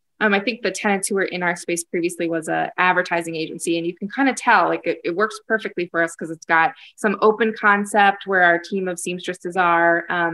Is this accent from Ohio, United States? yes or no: yes; Ohio, United States; born there; also born or lived in Chicago; I was born in Northeast Ohio. I did live and work and went to school in Chicago for a while, but then moved back to Ohio